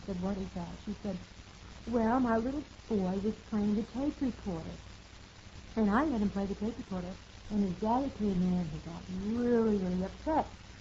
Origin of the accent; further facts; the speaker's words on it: New York, United States; I had to. I was from New York, and I didn't know how to cook beans with bacon in it and different things like that.